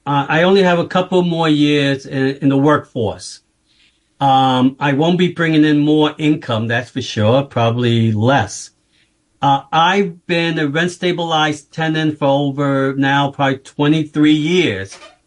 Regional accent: New York City, New York, United States; And I've raised my family here, and I want to stay here. I was born and raised in East Harlem, and I think I should stay here for until the end, basically.

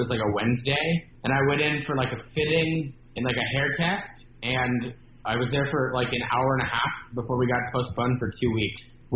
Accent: Houston, Texas, United States; It's set in Houston, my hometown, and it's A24 and Netflix.

